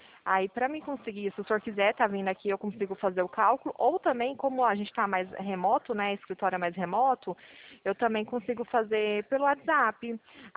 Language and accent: Portuguese; Pirassununga, São Paulo, Brazil; sou daqui de Pirassununga